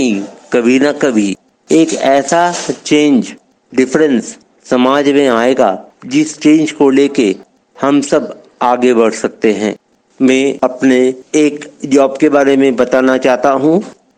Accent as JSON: {"language": "Hindi", "town": "Kolkata", "region": "West Bengal", "country": "India", "lives_now": "Bangalore, India", "said": "मैं कलकत्ता से बेंगलोर शिफ्ट हुआ हूँ"}